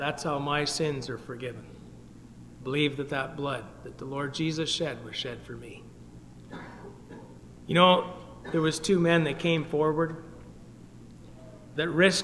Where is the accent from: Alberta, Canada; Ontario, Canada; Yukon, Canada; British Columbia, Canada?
Ontario, Canada; Ottawa; I had the privilege of growing up in Ottawa as a young boy and going to the gospel meeting.